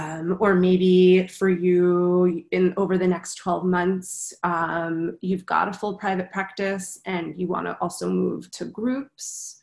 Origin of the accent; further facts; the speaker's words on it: New Jersey, United States; I think between, you know, school, growing up in New Jersey, school always started in September.